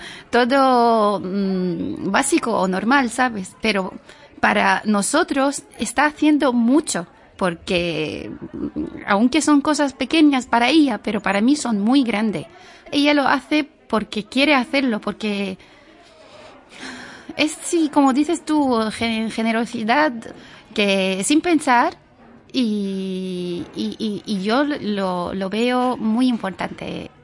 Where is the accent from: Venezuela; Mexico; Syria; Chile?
Syria; Rif Dimashq; Spanish is a second language; quiero volver a mi cama, a mi casa, en este pueblo pequeño al lado de Damasco, que está fatal de condiciones, la carretera, a mí me da igual. Soy siria